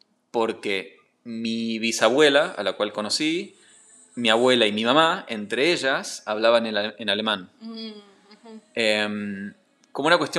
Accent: Tucumán, Argentina; also born or lived in Buenos Aires; Yo soy nacido en la ciudad de Buenos Aires, en Capital Federal, y después me fui a vivir al norte, a la provincia de Tucumán, y toda mi familia es de Tucumán, así que nada, yo me considero tucumano, aunque en el documento soy porteño

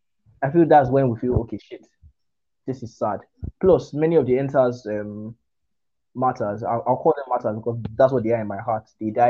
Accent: Nigeria; as a Nigerian youth, as a Nigerian Gen Z, millennial, you must have had a brush in with the police force.

